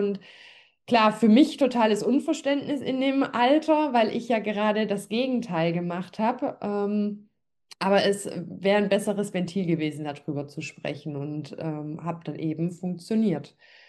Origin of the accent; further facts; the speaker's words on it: Baden-Württemberg, Germany; Ich komme ja hier aus dem Schwabenländle, also Schaffen, schaffe Häuslebauer.